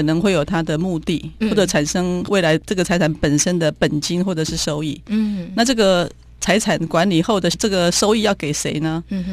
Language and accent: Chinese; Taiwan; 我们台湾人就会用这个信托的机制哈，把我们的钱去投资国外的有价证券